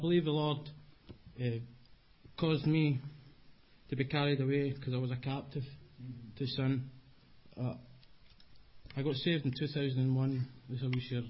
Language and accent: English; Scotland, United Kingdom; I can't say it in English. I'm Scottish. Say it in Scottish.